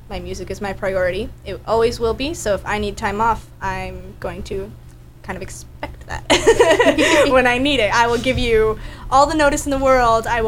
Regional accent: Boise, Idaho, United States; We actually ended up going to my hometown, Boise, Idaho.

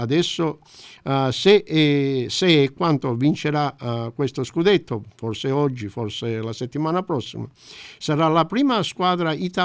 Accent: Calabria, Italy; Noi naturalmente da calabresi

